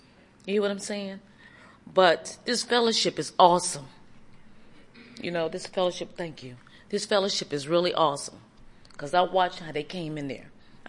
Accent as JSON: {"language": "English", "town": "Washington", "region": "District of Columbia", "country": "United States", "said": "I'm from Washington, D.C., and I am an addict."}